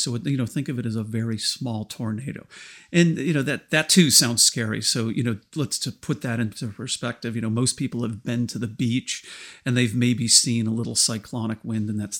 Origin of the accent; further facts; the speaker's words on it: United States; As an American, I'd say MacGyver on Mars, right?